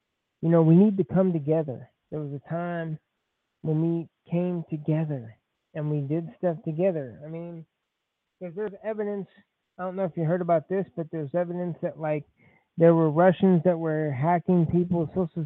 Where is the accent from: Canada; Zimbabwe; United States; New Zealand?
Canada; like I'm a Canadian